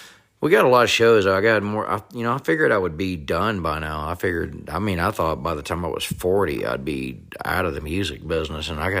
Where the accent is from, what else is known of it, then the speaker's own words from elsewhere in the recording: Atlanta, Georgia, United States; also born or lived in South Carolina; now in Utah, United States; Of course, I am from the Atlanta, Georgia area, born in South Carolina. And I now reside in Utah